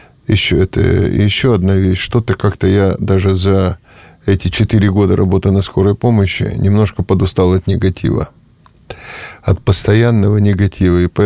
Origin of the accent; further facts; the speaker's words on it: Yekaterinburg, Sverdlovsk Oblast, Russia; Я коренной свердловчанин, ныне екатеринбуржец.